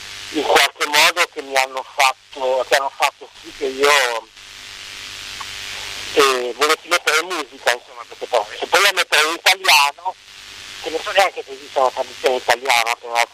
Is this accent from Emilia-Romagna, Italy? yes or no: yes; Bologna, Emilia-Romagna, Italy; vengo a meno per età dalla Romagna, che è terra, insomma, di liscio e di mazurka, poi sono pure di Bologna